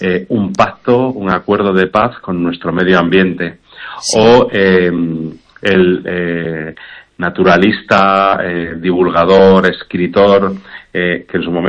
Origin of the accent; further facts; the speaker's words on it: Galicia, Spain; Bueno, yo soy gallego.